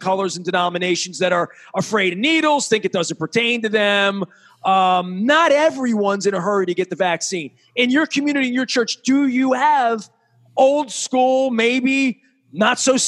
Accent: Dundalk, Maryland, United States; I'm from Dundalk.

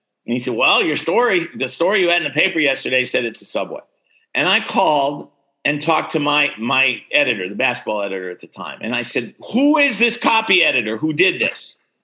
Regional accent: New York, United States; And I grew up in New York, as you know.

